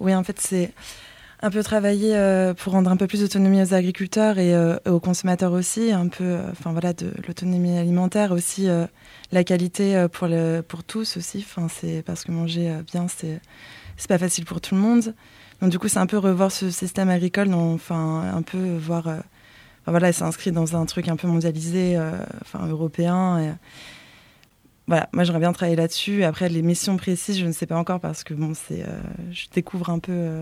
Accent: Normandy, France; Alors, moi, je ne suis pas de la région. À la base, je suis originaire de Normandie.

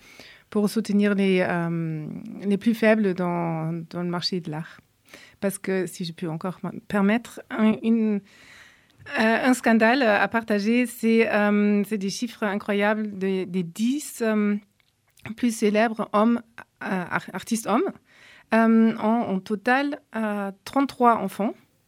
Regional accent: Germany; French is a second language; now in Die, France; Moi, je suis allemande et donc j'ai des liens avec Berlin. Et depuis que je suis à Die, ça veut dire qu'il y a 8 ans

